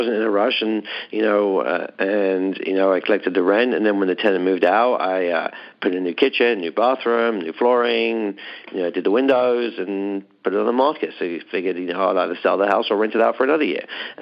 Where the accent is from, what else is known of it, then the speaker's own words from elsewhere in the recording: London, United Kingdom; moved away as an adult; now in United States; Okay, well, I'm originally from London, England.